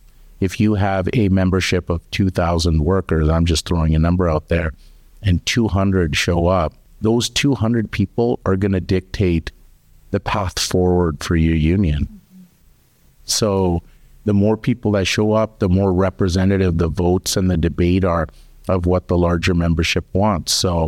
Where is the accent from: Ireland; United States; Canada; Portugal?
Canada; born and raised in Canada. I speak Punjabi, I speak rudimentary Hindi